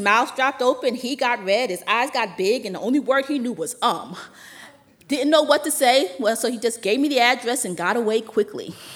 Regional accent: Philadelphia, Pennsylvania, United States; I'm from Philly. I can handle rough.

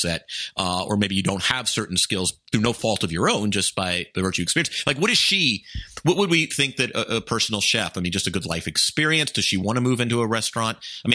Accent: Atlanta, Georgia, United States; I'm from Atlanta.

